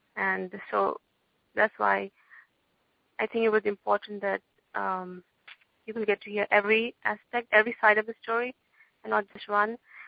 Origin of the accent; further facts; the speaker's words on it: India; Mine was about growing up in India and about education